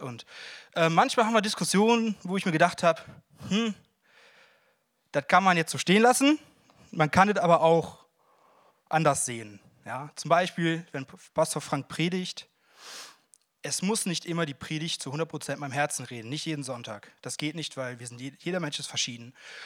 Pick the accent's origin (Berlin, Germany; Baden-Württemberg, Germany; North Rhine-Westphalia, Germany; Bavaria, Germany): North Rhine-Westphalia, Germany; Erftstadt; Ich komme aus Erftstadt, das ist bei Köln, da im Norden irgendwo, von hier aus.